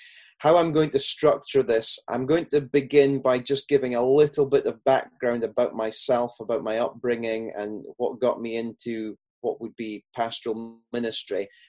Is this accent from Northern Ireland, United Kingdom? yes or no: no; Peterhead, Scotland, United Kingdom; accent: Scottish; also born or lived in Aberdeen; So I grew up there I was born in Aberdeen, and then I grew up in a town north of there called Peterhead. And though I sound very Scottish